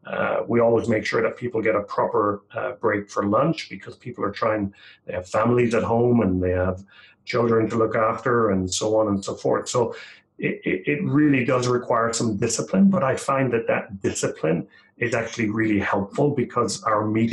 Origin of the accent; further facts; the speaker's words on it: Ireland; I'm Irish, so I'll talk forever.